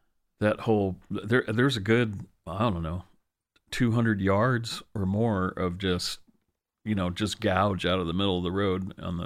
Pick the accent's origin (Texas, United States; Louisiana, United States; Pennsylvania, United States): Pennsylvania, United States; Well, when I grew up in Pennsylvania, it was pretty much standard.